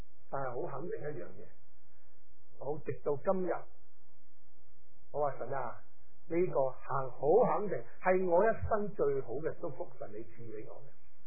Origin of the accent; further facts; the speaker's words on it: China; 我哋中国人有好有身